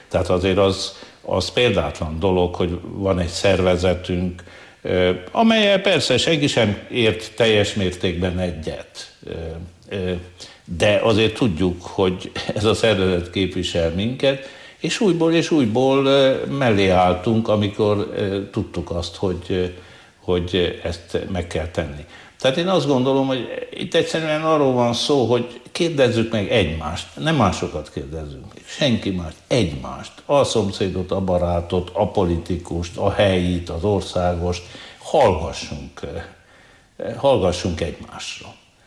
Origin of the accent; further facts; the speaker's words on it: Székely Land, Romania; Megmondom, hogy mi ránk magyarokra ez is jellemző, és a székelyekre is, én is székely vagyok.